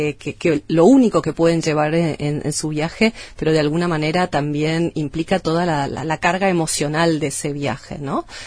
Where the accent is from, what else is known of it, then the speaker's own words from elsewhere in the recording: Argentina; Yo soy de Argentina, estoy basada en la oficina ahí.